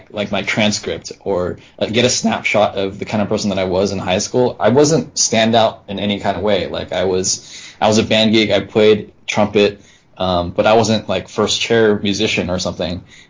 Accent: California, United States; I grew up in the Silicon Valley.

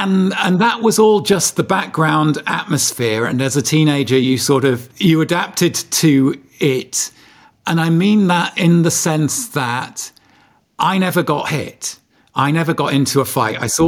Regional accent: Darlington, North East England, United Kingdom; I mean, I grew up in Darlington, which is not far from Richmond, North Yorkshire, actually, just across the border into County Durham.

